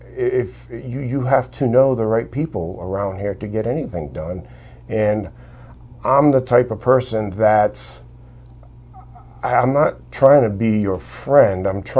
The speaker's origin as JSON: {"language": "English", "town": "Woonsocket", "region": "Rhode Island", "country": "United States", "tie": "born or raised there", "said": "I was born and raised in Woonsocket. Single mom. I grew up on welfare, the projects, the whole nine yards, right?"}